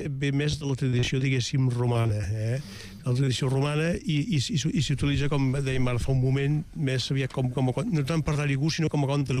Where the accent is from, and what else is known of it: Manresa, Catalonia, Spain